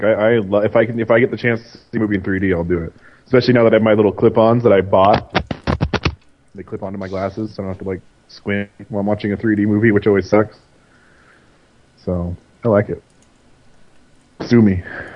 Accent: California, United States; People here, I'm from California, like, oh, you've seen a bunch of movies?

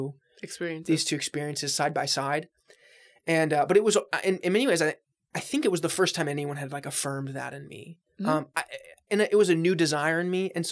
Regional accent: Palm Beach, Florida, United States; I'm from Palm Beach.

